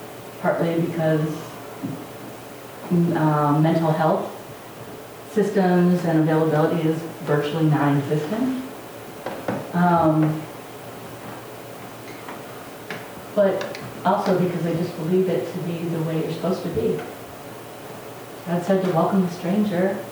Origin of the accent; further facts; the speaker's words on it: Detroit, Michigan, United States; I am from, originally, I was made in Detroit.